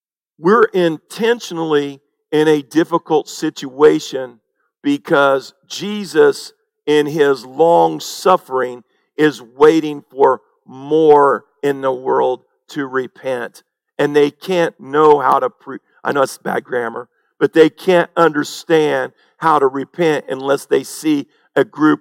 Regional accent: Indiana, United States; Now, that's interesting because I'm from Indiana, and I told you that a million times.

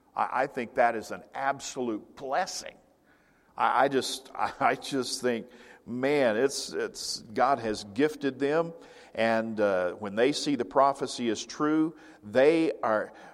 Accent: United States; I'm Jewish, but, you know, I'm Indian. I'm American Indian. But also know that I am not Choctaw, you know, I'm not Cherokee, the really famous good-looking ones. I'm Chickasha.

